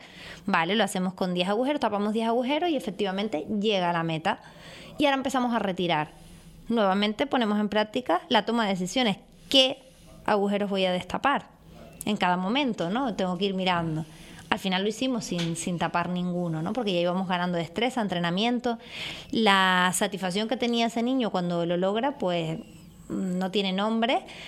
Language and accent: Spanish; Canary Islands, Spain; voy a apostar por Canarias, ¿no? Por mi tierra.